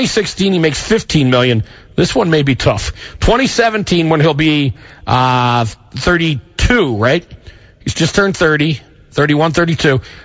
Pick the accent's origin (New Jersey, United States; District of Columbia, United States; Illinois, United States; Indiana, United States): New Jersey, United States; Bradley Beach; I grew up in New Jersey on the beach. It was a great way to grow up, playing in the sand on you know, on the beach of Bradley Beach, which is where I live.